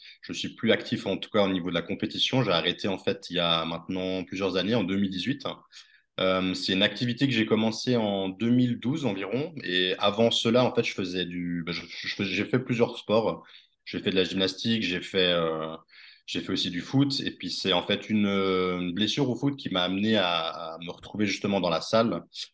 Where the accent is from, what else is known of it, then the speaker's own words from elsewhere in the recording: Switzerland; Je suis né en Suisse, donc je vis en Suisse. Après j'ai beaucoup voyagé, mais je suis toujours resté en Suisse.